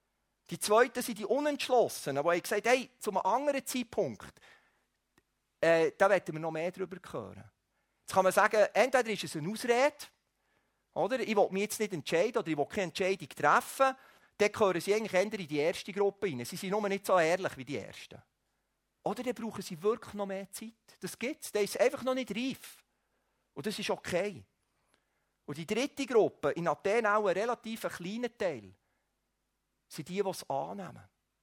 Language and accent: German; Switzerland; Sogar als Schweizer, die Neutralität lieben, können wir nicht neutral sein gegenüber dieser Botschaft.